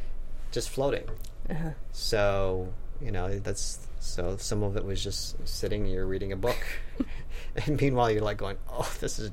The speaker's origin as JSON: {"language": "English", "town": "Fort Collins", "region": "Colorado", "country": "United States", "tie": "born or raised there", "said": "Fort Collins. Go Lambkins. Go Lambkins."}